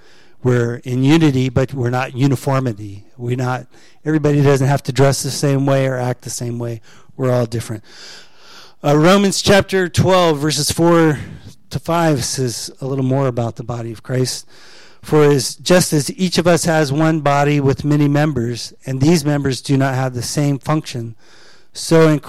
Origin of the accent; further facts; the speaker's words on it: Florida, United States; I was raised in Florida.